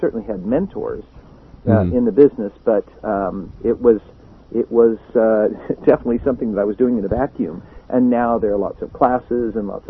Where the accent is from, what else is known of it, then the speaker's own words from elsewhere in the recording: Kansas City, Missouri, United States; Well, I'm from Kansas City.